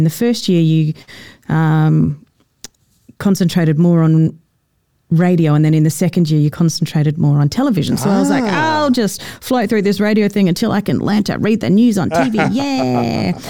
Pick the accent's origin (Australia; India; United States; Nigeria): Australia; Perth, Western Australia; accent: Perth; I had to try and get my Perth accent back. And it was quite hard work because the Queensland accent is so easy to lapse into.